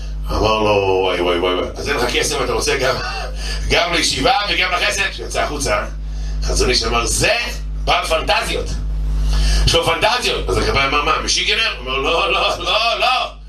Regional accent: Bnei Brak, Tel Aviv District, Israel; אבל אני אחד משעת אצלנו בבני ברק

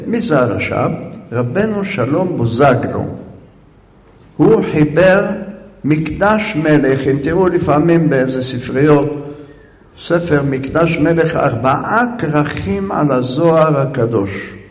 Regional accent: Jerusalem, Jerusalem District, Israel; born there; אני נולדתי בירושלים.

